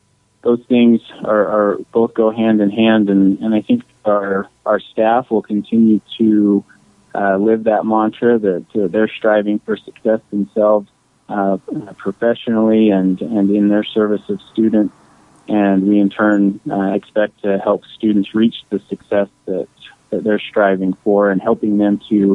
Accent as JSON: {"language": "English", "town": "Coalville", "region": "Utah", "country": "United States", "tie": "born or raised there", "lives_now": "Star Valley, United States", "said": "So, I grew up down in Colville, Utah, so come from a small town. I've lived in Star Valley for just a little over 10 years now."}